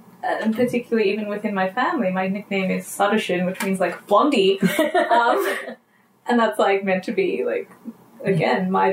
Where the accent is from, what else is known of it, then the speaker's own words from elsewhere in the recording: Blacktown, New South Wales, Australia; I was born in Blacktown Hospital, not just Blacktown Hospital, but the bathroom of Blacktown Hospital.